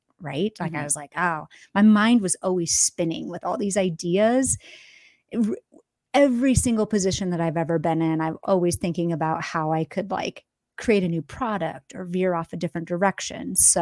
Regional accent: Iowa, United States; I grew up in Iowa. We were not anywhere near an ocean.

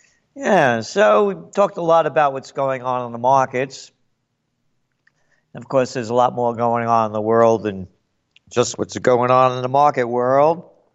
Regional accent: New York, United States; as a New Yorker, it's terribly worthless

